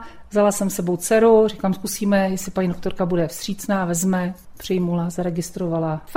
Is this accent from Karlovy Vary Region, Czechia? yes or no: no; Ústí nad Labem, Ústí nad Labem Region, Czechia; Já jsem až z Ústí nad Labem, takže to tady neznám.